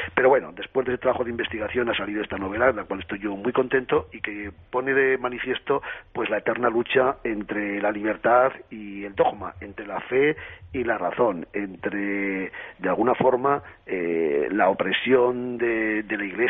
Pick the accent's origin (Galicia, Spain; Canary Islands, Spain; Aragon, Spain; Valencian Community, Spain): Aragon, Spain; que fuera aragonés, que fuera de mi tierra